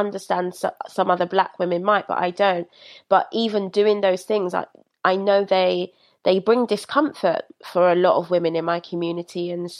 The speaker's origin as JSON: {"language": "English", "town": "Brixton", "region": "London", "country": "United Kingdom", "tie": "born or raised there", "said": "I was raised in Brixton. Everyone was Black."}